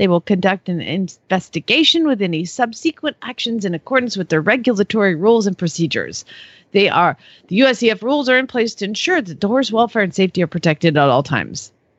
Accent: Phoenix, Arizona, United States; from Phoenix, Arizona.

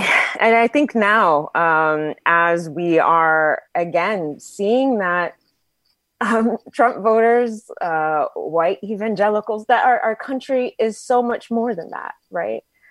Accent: Texas, United States; I grew up in Texas, actually, and I remember listening to conservative talk radio.

